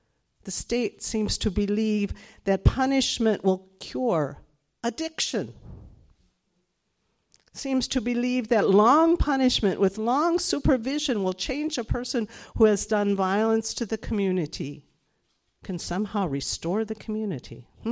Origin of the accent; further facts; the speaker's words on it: Madison, Wisconsin, United States; my hometown, Madison. I grew up not a mile from here, so I understand what that means too.